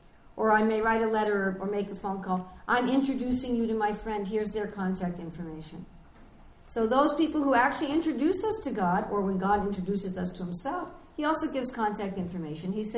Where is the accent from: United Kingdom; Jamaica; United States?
United States; accent: American; I mean, I'm sure you can all tell by my accent I'm from America.